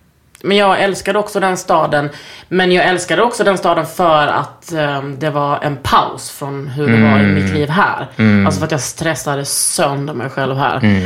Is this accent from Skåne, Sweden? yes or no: yes; Lund, Skåne, Sweden; Jag är från Lund.